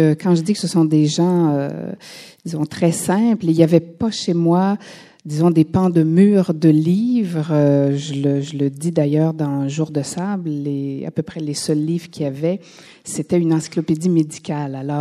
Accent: Quebec City, Quebec, Canada; born there; Alors, je suis née à Québec le 21 avril 58.

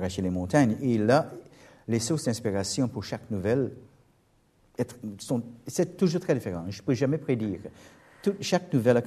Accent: Trinidad & Tobago; mon devoir en tant que Trinidadien, c'était de continuer à vivre à Toronto

